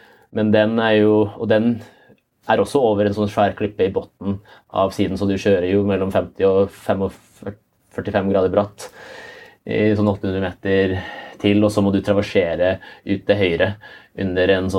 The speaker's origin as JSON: {"language": "Norwegian", "town": "Trondheim", "region": "Trøndelag", "country": "Norway", "said": "Jeg var født i Trondheim. Jeg er jo egentlig trønder, det hører du helt klart."}